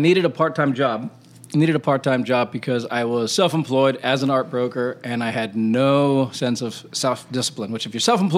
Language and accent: English; Hawaii, United States; also born or lived in India / Wisconsin; And then I loved Arizona because I was from Hawaii, and I'd just come from living in India and Wisconsin.